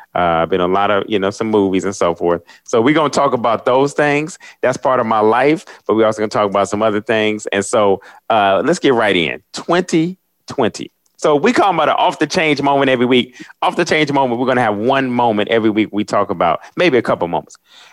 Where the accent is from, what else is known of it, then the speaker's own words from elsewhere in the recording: Dayton, Ohio, United States; I'm from Dayton, Ohio originally.